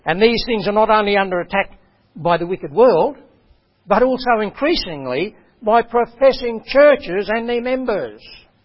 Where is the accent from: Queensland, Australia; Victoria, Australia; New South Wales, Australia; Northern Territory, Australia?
Queensland, Australia; Cooktown; I went to Cooktown when I was 10, so I was still only a little kid. Growing up in Cooktown, I only saw one church that had regular services, and that was the Catholic Church.